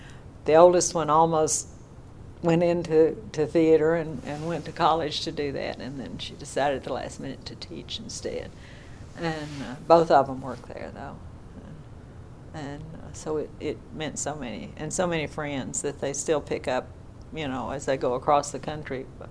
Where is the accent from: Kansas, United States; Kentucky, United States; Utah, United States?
Kentucky, United States; Horse Cave; we're not different because we're from Horse Cave.